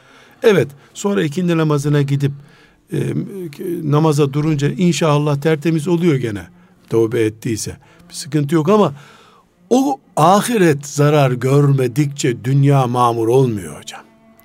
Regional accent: Black Sea Region, Turkey; Seferberlik denir bizim Karadeniz'de. Seferberlik yıllarının kadını.

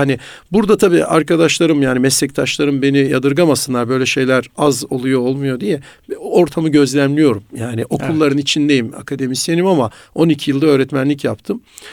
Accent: Erzurum, Turkey; Yani tartışmadığımız zaman mesela Erzurum'da, gene kendi memleketimden bahsedeyim, insanlar boşaldı, bir şey kalmadı yani.

